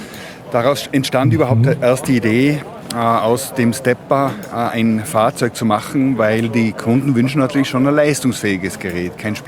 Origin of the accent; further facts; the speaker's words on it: Mayrhofen, Tyrol, Austria; gebürtig aus Mayofen im Zillertal.